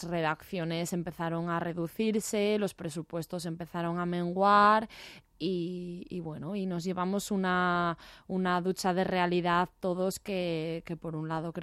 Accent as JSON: {"language": "Spanish", "town": "Gijón", "region": "Asturias", "country": "Spain", "tie": "born or raised there", "moved": "as an adult", "said": "yo nací en 1975 en Gijón y ahí viví hasta que me fui a estudiar la carrera de periodismo a Pamplona, a la Universidad de Navarra."}